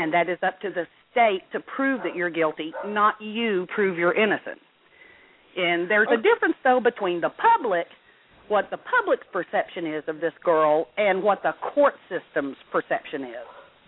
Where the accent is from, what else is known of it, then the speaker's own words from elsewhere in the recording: Texas, United States; I'm from Texas, and I have followed this case from day one.